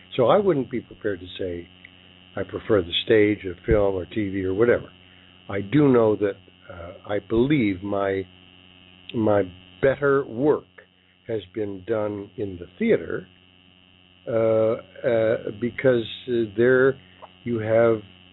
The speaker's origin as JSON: {"language": "English", "country": "Canada", "said": "I'm a Canadian, therefore not an American who believes Americans are exceptional."}